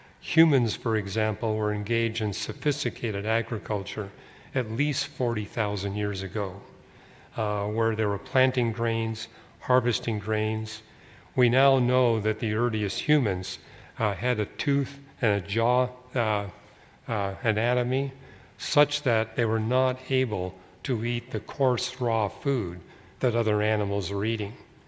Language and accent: English; Canada; I remember growing up in Canada